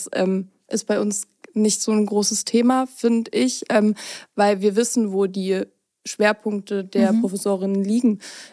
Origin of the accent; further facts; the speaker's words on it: Zittau, Saxony, Germany; now in Dresden, Germany; ich komme ursprünglich schon aus Zittau, habe dort auch mein Abitur absolviert, bin danach direkt nach Görlitz gezogen, 2020, mitten in der Corona-Pandemie und bin dann aufgrund dessen relativ schnell nach Dresden gezogen